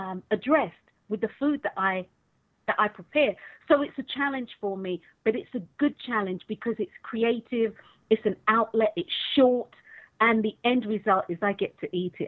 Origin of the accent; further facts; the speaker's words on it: London, United Kingdom; because I'm from London